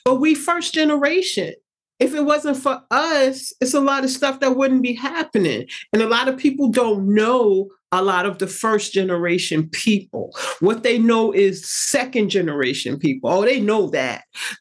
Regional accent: Bronx, New York, United States; also born or lived in Queens; I was born in the Bronx. I'm from the Bronx. Mm-hmm. But we moved to Queens.

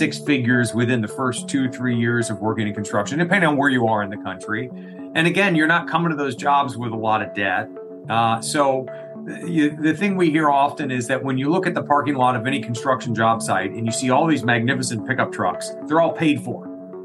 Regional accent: Florida, United States; now in Washington, D.C., United States; I had gone to college in Atlanta, and I'm from South Florida originally, but ended up in D.C. to teach second grade in D.C. public schools.

